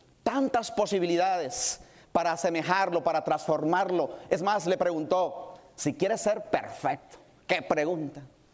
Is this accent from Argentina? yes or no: no; Puerto Rico; como dicen por allá en mi tierra, cerreras e indomables. El otro día me gustaba mucho ir al campo, a la finca con mis padres, con mis tíos a pasar vacaciones y a los que les gustan los caballos, allá en Puerto Rico hay muchos.